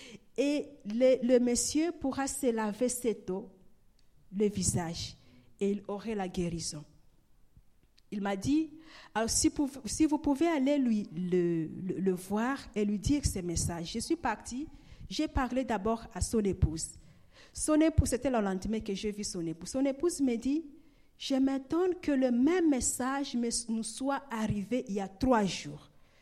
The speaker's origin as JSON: {"language": "French", "town": "Goma", "region": "North Kivu", "country": "DR Congo", "said": "Moi, je suis de Goma, mais il était venu de Bukavu"}